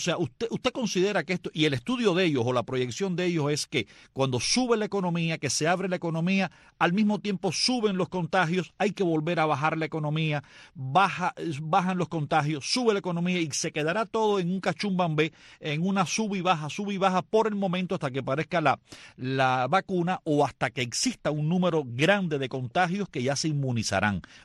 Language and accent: Spanish; Havana, Cuba; born there; esa es mi segunda ciudad, Cienfuegos. De ahí es mi madre, así que aunque yo nací en La Habana, mi madre es de Cienfuegos.